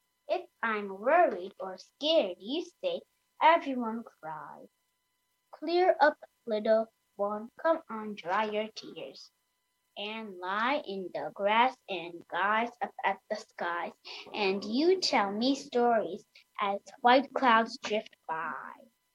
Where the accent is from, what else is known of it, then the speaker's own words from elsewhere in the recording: Hudson, New York, United States; I'm also from Hudson, and I'm 7 years old.